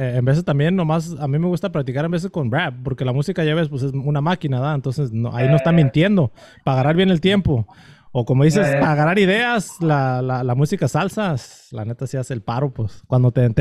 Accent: Los Angeles, California, United States; Porque mira, pues yo soy aquí de Los Ángeles, ¿sabes?

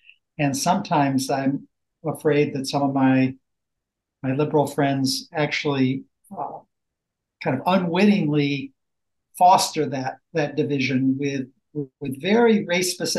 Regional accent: New Jersey, United States; also born or lived in Washington, D.C. / Minnesota; So I grew up, I was born in Washington, D.C., grew up in New Jersey and then Minnesota.

